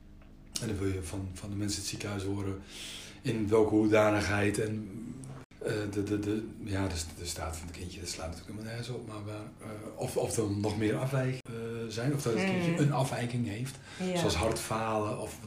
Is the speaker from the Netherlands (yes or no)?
yes; Zwolle, Overijssel, Netherlands; ik kwam uit Zwolle, daar was het sowieso niet praten over gevoelens, zeker niet.